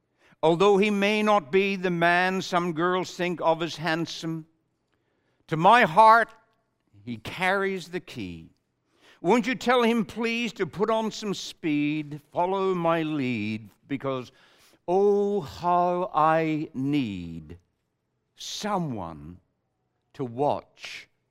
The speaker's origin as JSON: {"language": "English", "country": "Ireland", "said": "And we're Irish. And you know, someone once said that God made Ireland to give the world a song. I was brought up in a home where there was always music and we were always, always singing."}